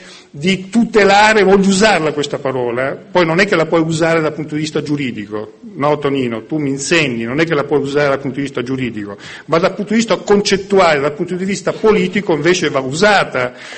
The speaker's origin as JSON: {"language": "Italian", "town": "Lecce", "region": "Apulia", "country": "Italy", "tie": "born or raised there", "also_born_or_lived": "Santa Maria di Leuca", "moved": "as an adult", "lives_now": "Riccione, Italy", "said": "io ci sono nato a Santa Maria di Leuca, ho vissuto sino ai 20 anni a Lecce, ci torno 2, 3 volte, 4 volte all'anno da 35 anni, da quando mi sono trasferito a Riccione, perché ho la mia famiglia, i miei genitori"}